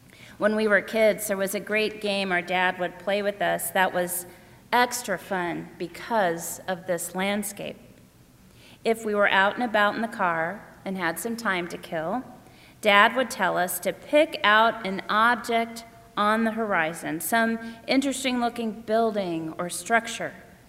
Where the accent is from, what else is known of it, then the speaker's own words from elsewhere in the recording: Cincinnati, Ohio, United States; I grew up in Cincinnati with my two younger brothers, Tom and Tim, and my mom and dad.